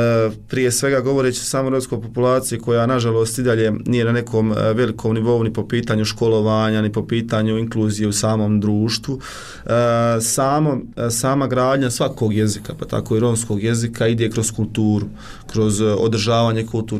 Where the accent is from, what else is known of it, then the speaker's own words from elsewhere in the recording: Bosnia & Herzegovina; A to znamo da kod nas u Bosni i Hercegovini baš je dugotrajan proces, ali stvarno na tome mora da se radi.